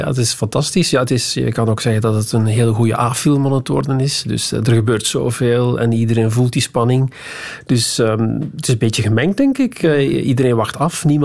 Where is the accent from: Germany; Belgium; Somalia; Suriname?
Belgium; Flanders; now in Netherlands; Ik ben Vlaming nog altijd, vind ik, in de hart en nieren wel. En ik woon nu al wel 20 jaar in Nederland, dus ik ben ook vernederlandst.